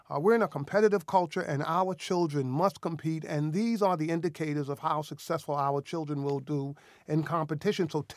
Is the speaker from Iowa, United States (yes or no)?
no; South Bronx, New York, United States; You know, I grew up in the South Bronx. I grew up in a poor school where most students were failing.